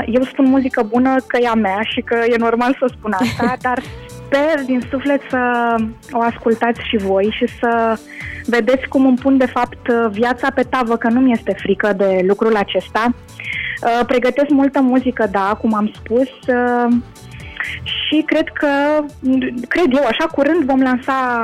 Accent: Mangalia, Constanța County, Romania; Eu sunt și din Mangalia, dar sunt de la mare.

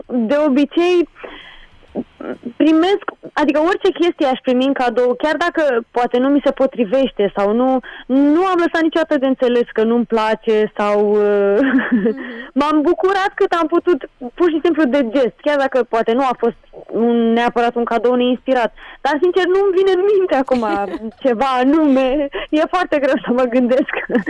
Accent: Moinești, Bacău County, Romania; Eu sunt din Moinești, din județul Bacău și acolo De obicei se întâmplă magia.

